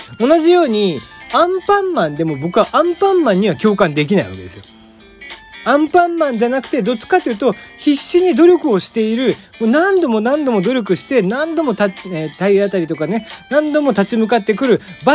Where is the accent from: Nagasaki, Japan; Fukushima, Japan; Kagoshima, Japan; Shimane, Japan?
Kagoshima, Japan; born there; いかんせん僕は鹿児島生まれなもので、こういう雪とかがですね、やっぱテンション上がっちゃうんですよね